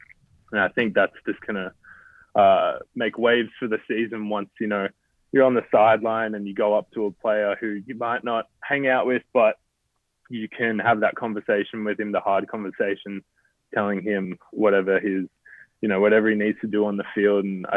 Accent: Australia; being Australian, I'm not the most, like, patriotic person, or I'm not the most Australian person going around.

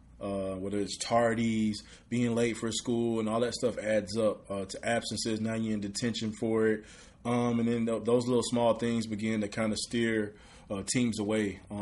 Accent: Redwater, Texas, United States; But I'm from Redwater. I just went to school in Texarkana, which is 15 more miles up the road. Where I'm from is Redwater, Texas. Population about 1,019 people, literally in the woods, one stop light. Just a country guy.

